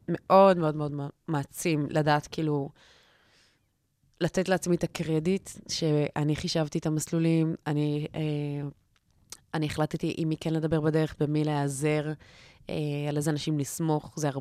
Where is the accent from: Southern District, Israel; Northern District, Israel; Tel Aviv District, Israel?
Tel Aviv District, Israel; Tel Aviv; הערים גדולות באופן כללי, גם אם אני תל אביבית